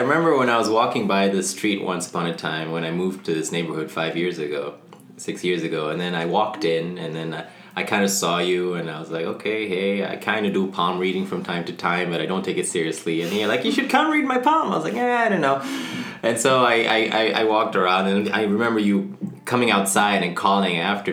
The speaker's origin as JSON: {"language": "English", "country": "Ethiopia", "tie": "born or raised there", "moved": "as an adult", "said": "And then when I was two, we moved to Ethiopia on the other side of Africa, and I grew up there till I was 18."}